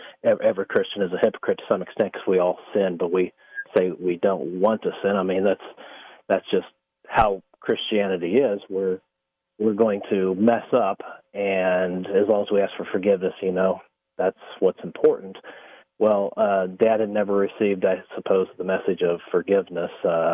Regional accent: Kansas, United States; now in Oklahoma, United States; Well, actually, I'm originally from Kansas, on western Kansas. I grew up in a little town situated on the Arkansas River.

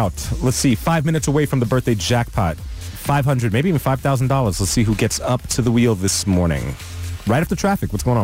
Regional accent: Queens, New York, United States; I grew up in Queens.

